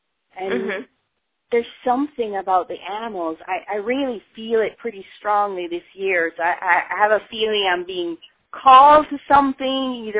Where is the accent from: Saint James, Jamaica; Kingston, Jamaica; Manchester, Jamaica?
Kingston, Jamaica; I grew up in Jamaica, you know, I grew up in the capital, Kingston, but still, there was always hills and mountains all around